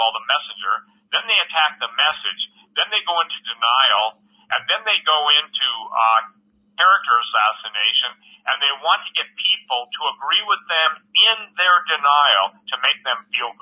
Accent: Iron River, Michigan, United States; born there; I was born in Iron River, which is at the base. I was actually born in the hospital in the town that Greg Evenson taught high school in.

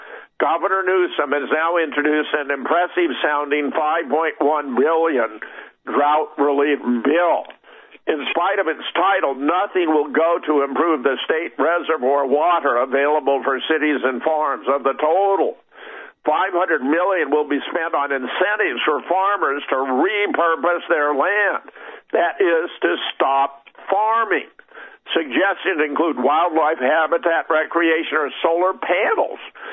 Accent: California, United States; I was born in Pasadena, I grew up in California, and we learned about this massive engineering project to create the dams and reservoirs to maintain water stability for California and agriculture.

